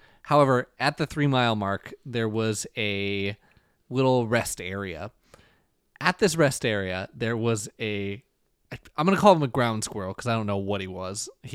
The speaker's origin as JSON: {"language": "English", "region": "Minnesota", "country": "United States", "said": "I'm so Minnesotan, all right?"}